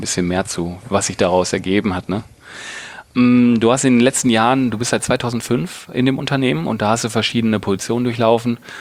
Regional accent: Wolfenbüttel, Lower Saxony, Germany; born there; Gebürtig aus Wolfenbüttel bei Braunschweig.

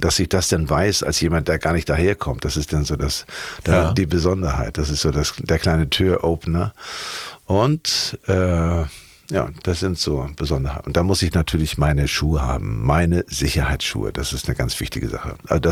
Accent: Hamburg, Germany; ich bin in Hamburg-Wandsbek zur Schule gegangen, aufs MCG, aufs Matthias-Claudius-Gymnasium.

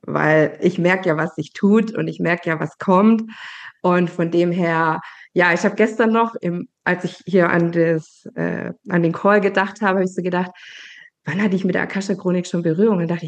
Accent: Baden-Württemberg, Germany; ich bin 41 mittlerweile, habe 3 Kids, bin verheiratet, komme aus Baden-Württemberg

